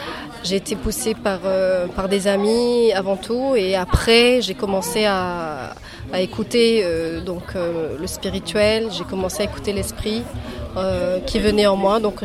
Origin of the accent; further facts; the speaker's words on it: Mauritius; j'ai 27 ans, je suis mauricienne.